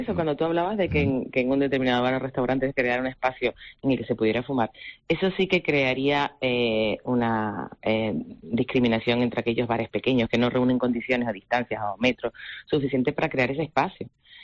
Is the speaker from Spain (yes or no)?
yes; Spain; siempre está la picaresca, porque somos españoles